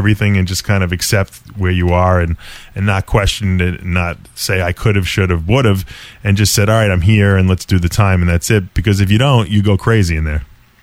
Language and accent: English; New Jersey, United States; Yeah, well, Jersey is, I'm from Jersey, yeah. You know, it's different.